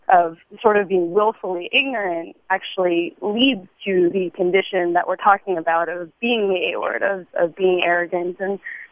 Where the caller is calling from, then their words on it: Berkeley, California, United States; I'm calling from Berkeley